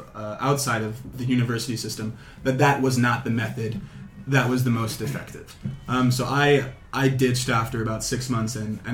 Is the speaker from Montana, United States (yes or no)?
no; California, United States; So I spent a month in Berkeley where I'm from the Bay Area.